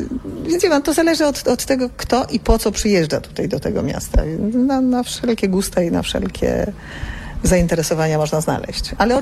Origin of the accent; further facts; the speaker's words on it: Buivydžiai, Vilnius County, Lithuania; Jestem urodzona na Wileńszczyźnie, w zaścianku Hajdaniszki, parafii Jęczmieniszki. Wyrosłam w miasteczku Bujwidze, no i czuję się taką obywatelką Wileńszczyzny bardziej.